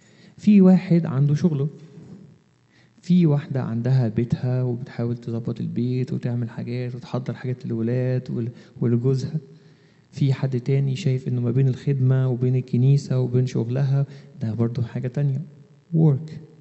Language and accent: Arabic; Egypt